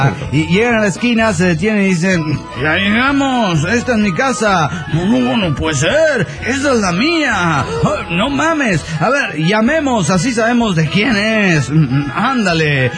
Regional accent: Juliaca, Puno, Peru; la ciudad de los vientos en el Perú.

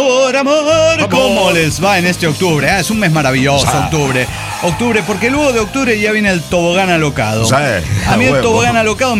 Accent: Guadalajara, Jalisco, Mexico; de Guadalajara, Guadalajara.

